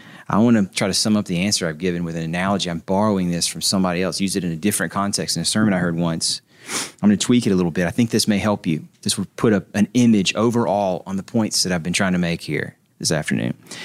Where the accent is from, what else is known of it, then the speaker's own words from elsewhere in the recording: Nashville, Tennessee, United States; I'm from Nashville. And we got up here and see snow on the ground when we roll into town on Monday.